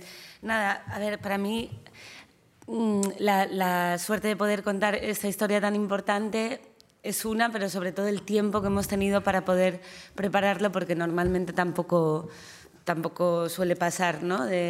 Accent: Andalusia, Spain; Somos malagueños también, yo soy de un pueblo

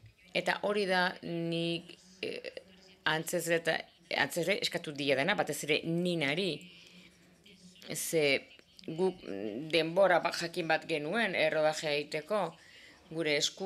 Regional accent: Germany; baita ere Alemaniatik nator

